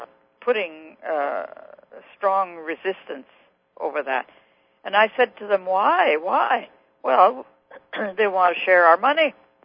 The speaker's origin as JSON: {"language": "English", "region": "Manitoba", "country": "Canada", "said": "I always kept my identity because I came from Manitoba, you know"}